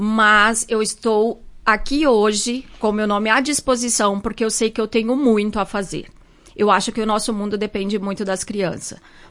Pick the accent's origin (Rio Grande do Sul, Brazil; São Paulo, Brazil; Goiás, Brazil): Goiás, Brazil; Rio Verde; Sou natural de Rio Verde, Goiás. … Tenho dois filhos, o Luiz Eduardo, de 9 anos, Antônio Carlos, de 3 anos. Moro hoje na comunidade de São Francisco, no interior.